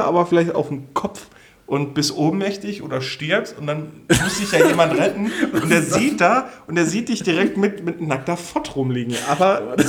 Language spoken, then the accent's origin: German; Germany; Und ich als Deutscher, ich kann das ja nicht zulassen.